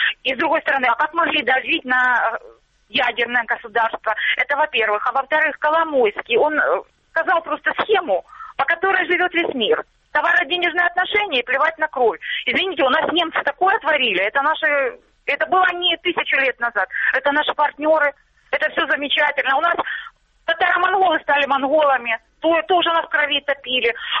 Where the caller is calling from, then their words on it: Luhansk Oblast, Ukraine; Здравствуйте, Луганщина